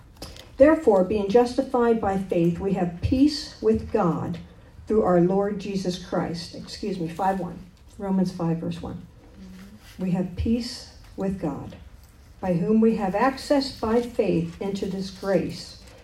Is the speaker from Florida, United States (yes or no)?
yes; Miami, Florida, United States; When I was 19 years old, I came into this ministry from Miami. I'm a native Miami girl.